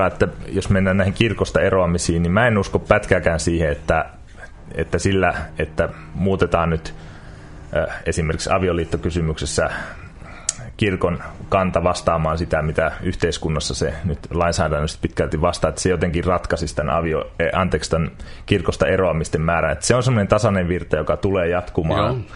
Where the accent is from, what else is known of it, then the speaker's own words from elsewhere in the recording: Northern Finland, Finland; sehän on Pohjois-Suomesta kotoisin, että saattaisin ihan hyvin olla kotipaikkakuntani seurakunnassa jäsenenä.